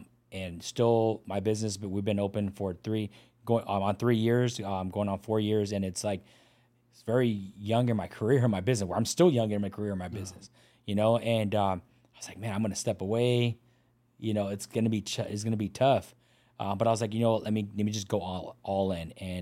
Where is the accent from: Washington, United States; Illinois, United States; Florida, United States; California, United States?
California, United States; Pomona; parking lot, in downtown Pomona. I was driving, I think from a construction site, and I stopped in my hometown.